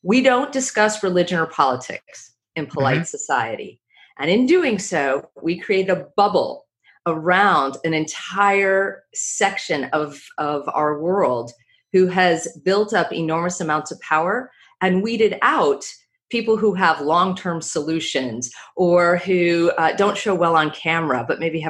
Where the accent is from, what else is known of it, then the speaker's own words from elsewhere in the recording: Orlando, Florida, United States; I come from Orlando, so let me say that, right? And in my state, we've had a number of school shootings.